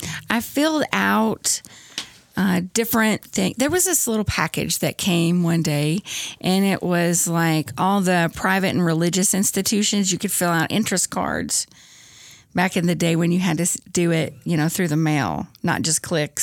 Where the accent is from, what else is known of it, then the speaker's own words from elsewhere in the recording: Stanton, Kentucky, United States; now in Owensboro, United States; I am originally from Eastern Kentucky. I'm from Stanton, Kentucky, which is in Powell County. It's more like East Central Kentucky, not South. Southeast, but Red River Gorge area.